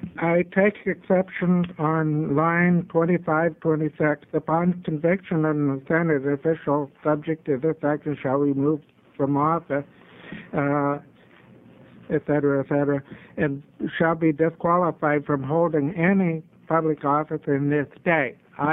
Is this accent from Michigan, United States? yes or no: no; Portland, Oregon, United States; I'm from Portland, Oregon, Multnomah County, District 19.